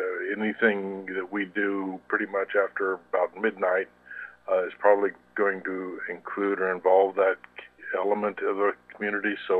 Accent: Columbia, United States; Like I said, I grew up in Columbia, so that was kind of what I was accustomed to.

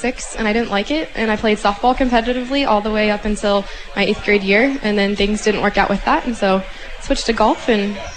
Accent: Richmond, Missouri, United States; I'm from Richmond, Missouri, Wausau, Missouri. Yeah. That's where I graduated high school from.

